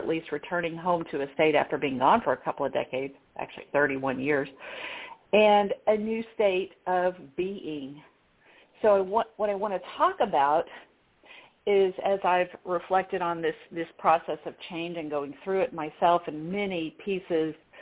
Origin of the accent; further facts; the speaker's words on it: Arkansas, United States; I moved from California to my home state of Arkansas during the pandemic